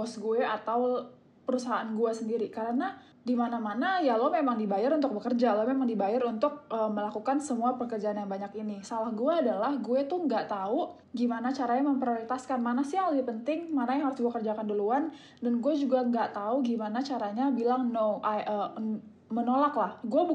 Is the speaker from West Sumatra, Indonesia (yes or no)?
no; Jakarta, Indonesia; Ke latar belakang mungkin aku lahir dan besar memang di Jakarta.